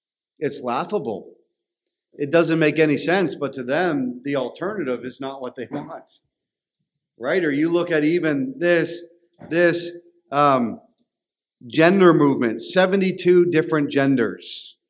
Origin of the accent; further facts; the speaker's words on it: Canada; We're Canadian. We don't know all those things.